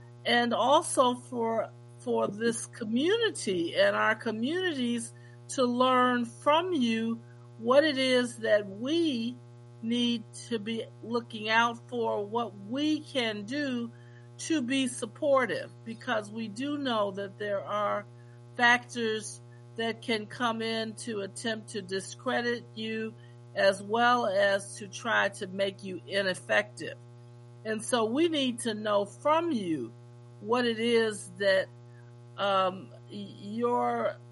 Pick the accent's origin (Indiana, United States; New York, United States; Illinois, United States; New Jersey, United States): Illinois, United States; Chicago; I'm from Chicago, so as we were telling the story about Harold Washington, it really rang home to me